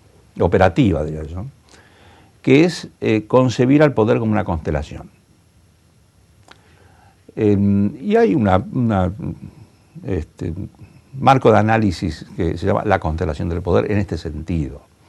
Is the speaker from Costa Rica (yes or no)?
no; Argentina; Yo parto de la base que soy un argentino veterano